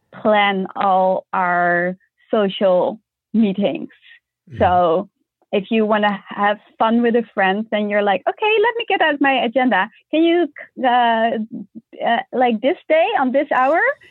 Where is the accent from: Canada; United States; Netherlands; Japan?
Netherlands; English is a second language; we call our country Nederland and ourselves Nederlanders.